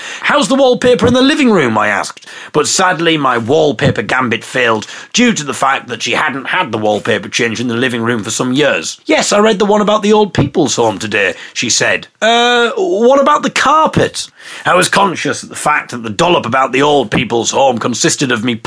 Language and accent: English; Hartlepool, North East England, United Kingdom; my hometown of Hartlepool back to the top of the teenage pregnancy league. My dad is a very proud Hartlepoodlian